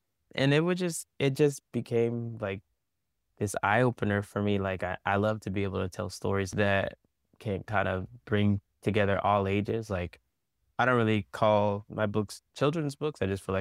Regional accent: Spring, Texas, United States; And I grew up in Spring, Texas. I went to school with Simone Biles' big brothers.

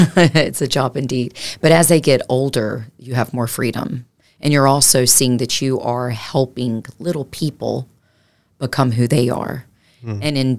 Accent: East Point, Georgia, United States; also born or lived in DeKalb; Well, born and raised in Georgia, young mom from a broken home, but Henry County, East Point, born in DeKalb, and just traveled all over Georgia

